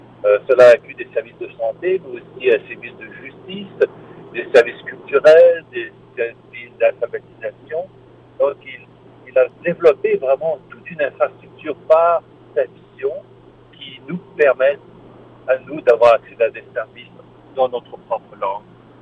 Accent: Ontario, Canada; non seulement chez nous, en Ontario, mais partout au Canada.

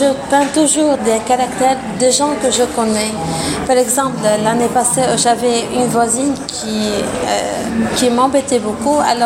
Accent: Lebanon; first language Lebanese Arabic; French is a second language; now in Canada; c'est surtout dans ma langue maternelle, la langue libanaise

